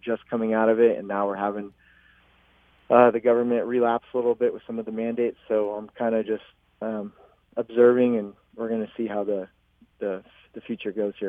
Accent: Mi-Wuk Village, California, United States; I grew up in Miwok where most of those homes were visited a few times a year.

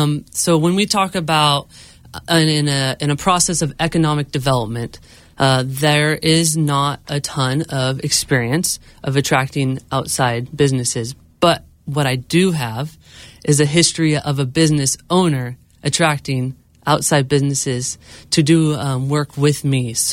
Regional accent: California, United States; So I grew up in Calaveras County, and coming to Tuolumne County

